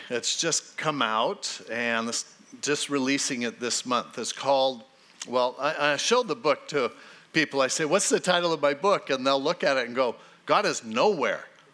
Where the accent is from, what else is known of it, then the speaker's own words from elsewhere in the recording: Hermosa Beach, California, United States; My dad was a police officer, and so I grew up in Hermosa Beach there.